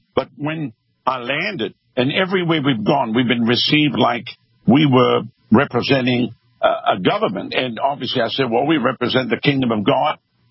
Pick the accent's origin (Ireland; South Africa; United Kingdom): South Africa; now in United States; Because we originally from here. We came from South Africa to America as a missionary.